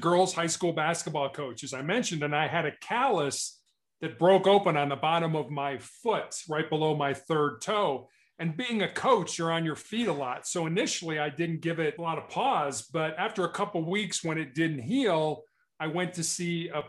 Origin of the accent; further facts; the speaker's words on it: Chicago, Illinois, United States; Background-wise, I was born and raised in Chicago. I'm the oldest of three boys.